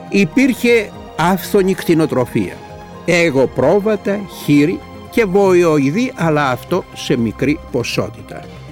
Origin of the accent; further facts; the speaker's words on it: Peloponnese, Greece; το λέγανε στην πατρίδα μου, τη Μάνη